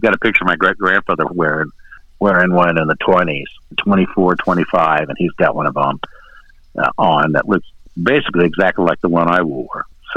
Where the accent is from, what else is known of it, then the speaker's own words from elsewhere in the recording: Pawhuska, Oklahoma, United States; born on the Osage Reservation, and we're the same age, and we grew up in the Osage Indian Village of Bahuska